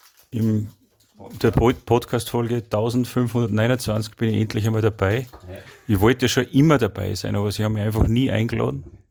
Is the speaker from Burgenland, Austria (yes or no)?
no; Salzburg, Austria; Mit meiner Heimatstadt. Mit unserer Heimatstadt. Mhm. Wir sind ja quasi im Ausläufer von Salzburg.